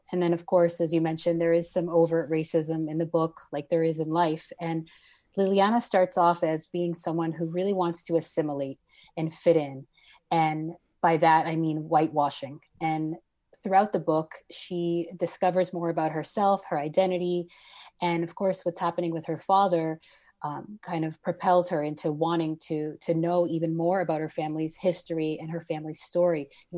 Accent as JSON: {"language": "English", "town": "Framingham", "region": "Massachusetts", "country": "United States", "tie": "born or raised there", "also_born_or_lived": "Jamaica Plain", "said": "Latina. My parents are both from Guatemala. Her mother is from El Salvador and her father's Guatemalan. I was born in Jamaica Plain. She was as well. But when I was two, we moved to Framingham."}